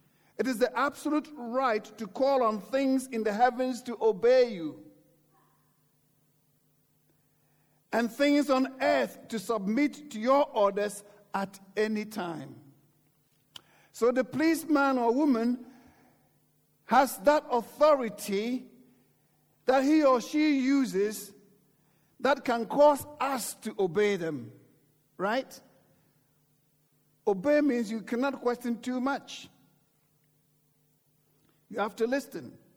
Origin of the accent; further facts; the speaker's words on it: United Kingdom; I'm British, right? So I love Britain.